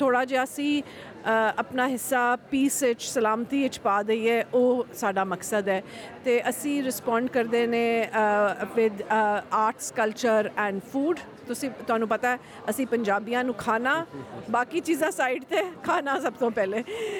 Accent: Punjab, Pakistan; now in Australia; ਮੈਂ ਮੁਸਲਮਾਨ ਹਾਂ ਪਰ ਮੈਂ ਆਸਟ੍ਰੇਲੀਅਨ ਵੀ ਹਾਂ, ਅਤੇ ਮੈਂ ਪੰਜਾਬ ਤੋਂ ਹਾਂ, ਪਾਕਿਸਤਾਨ ਤੋਂ ਹਾਂ

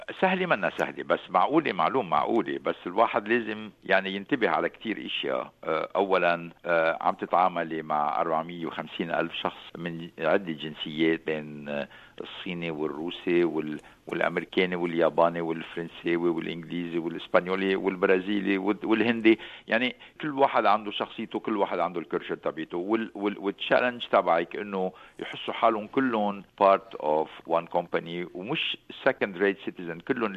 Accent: Lebanon; لا، أنا لبناني وأصلي لبناني، بي كان لبناني وأمي لبنانية، يعني مع أنه عندي جنسية فرنسوية وجنسية برازيلية وعندي كمان جنسية لبنانية.

